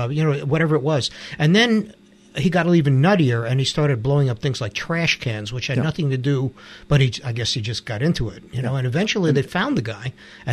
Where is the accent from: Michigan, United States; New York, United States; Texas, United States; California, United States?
New York, United States; Another thing, I grew up in New York.